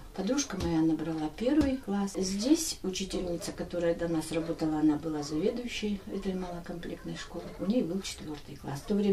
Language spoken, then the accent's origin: Russian; Kataysk, Tyumen Oblast, Russia; Родом я из Сладковского же района, деревня Катайск. Это совсем рядом с центром, с районным. Там я родилась. И там я жила до тех пор, пока не поступила в Тюменское педагогическое училище. После 8 классов.